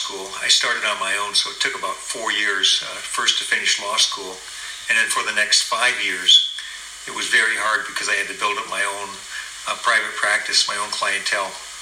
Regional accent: Connecticut, United States; now in California, United States; I was raised in a small town, Connecticut.

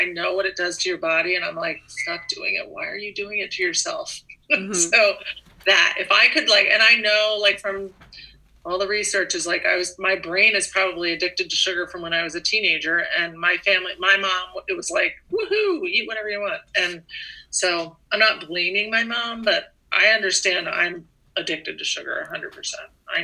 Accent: Doylestown, Pennsylvania, United States; also born or lived in Abington, United States; I grew up in a town called Doylestown, Pennsylvania. It's in central Bucks County.

